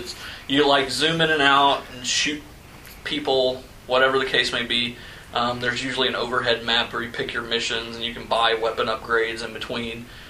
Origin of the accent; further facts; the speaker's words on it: Alabama, United States; Dude, I'm from Alabama.